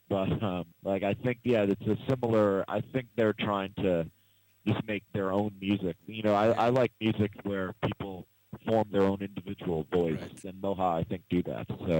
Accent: New York City, New York, United States; I mean, I grew up in New York City, and before I started bands like … I had played extensively in the New York City free jazz community

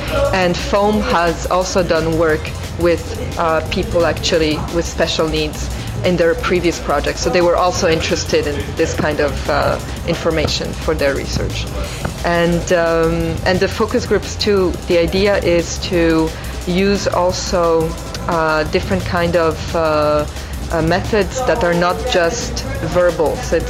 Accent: Montreal, Quebec, Canada; And I come from Montreal, Canada

